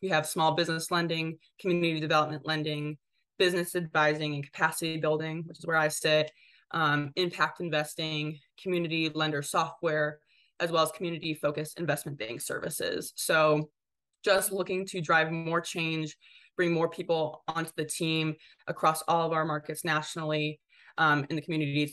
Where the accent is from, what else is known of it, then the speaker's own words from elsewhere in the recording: Midwest, United States; like I'm from the Midwest, so living in the DMV is a different ball game for me.